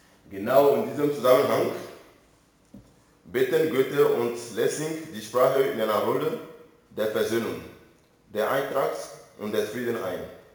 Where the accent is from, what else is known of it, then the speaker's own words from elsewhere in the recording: Togo; now in Bremen, Germany; Ich komme ursprünglich aus Togo. Bin ich hier in Bremen seit 2 Jahren